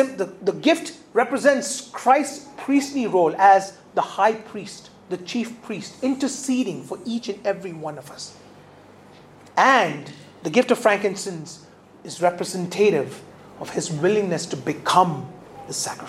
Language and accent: English; Kuwait; Now, when I grew up in Kuwait, we used to have these, the oud that was burnt so that you can have the nice smell aroma through the house.